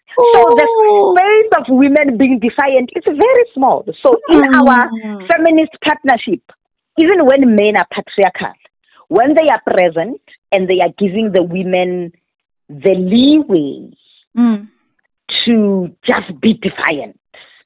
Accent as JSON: {"language": "English", "town": "Johannesburg", "region": "Gauteng", "country": "South Africa", "said": "Because I come from Joburg and I come from this family where you can talk. I'm 18."}